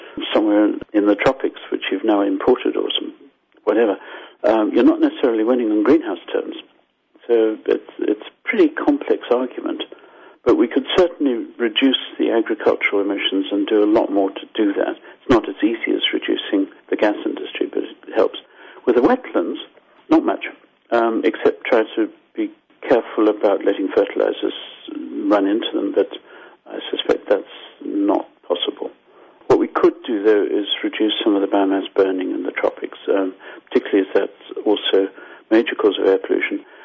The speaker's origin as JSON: {"language": "English", "region": "Harare", "country": "Zimbabwe", "tie": "born or raised there", "lives_now": "Canada", "said": "I'm Zimbabwean, as you probably got from my accent. So, sorry, Zimbabwean Canadian. It's a mess. So I grew up with these fires, and in Harare in July, August, you choke."}